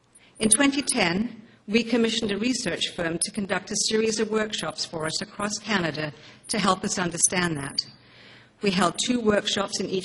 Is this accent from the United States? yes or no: no; Malawi; I grew up in Malawi. It's one of the poorest countries in Africa.